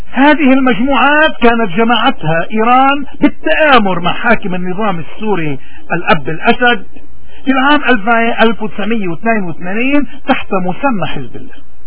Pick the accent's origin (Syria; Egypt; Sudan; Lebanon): Lebanon; علينا كلبنانيين ومن كل الشرائح مذهبية وسياسية وطائفية وعقائدية أن نتوقف